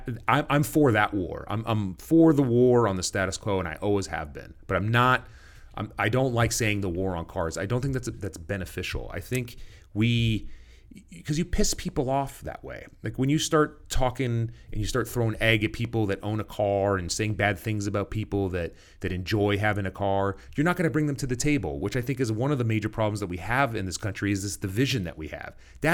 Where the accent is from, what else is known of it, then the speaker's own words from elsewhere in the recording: California, United States; I grew up in North Orange County. Okay, I grew up on the border of Buena Park and Fullerton.